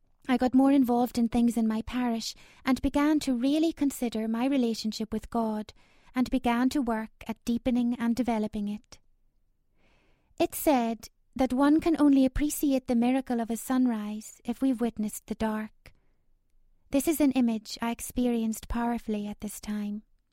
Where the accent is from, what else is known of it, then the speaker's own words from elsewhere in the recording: Newry, Northern Ireland, United Kingdom; moved away as an adult; I am somewhat older, but I have left my hometown of Newry, taken leave from my job as a teacher, and rented out my home to enter fully into this journey.